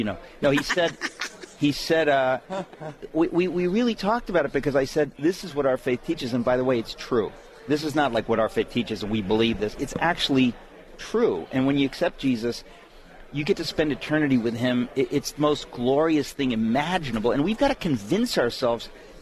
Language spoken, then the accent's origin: English; Queens, New York, United States; that's not culturally something you can experience as an Italian growing up in Queens